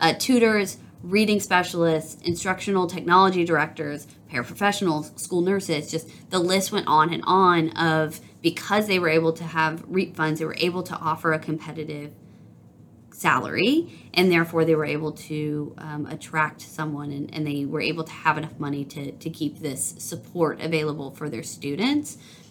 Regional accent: Alabama, United States; I know I always talk about, you know, I'm from Alabama, so I knew what it was like to drive 30 minutes through farmland to get to a friend's house.

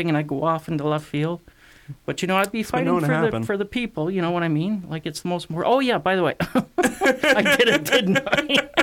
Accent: Canada; probably the one thing in my life that I found the most empowering was learning my rights as a Canadian.

